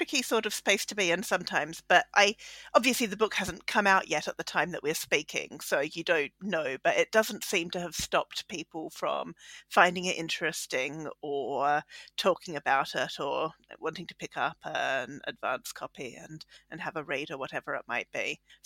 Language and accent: English; Australia; now in United Kingdom; as an Australian, we don't really have attics. It's not something that works there or that many places have. And so then I moved to the UK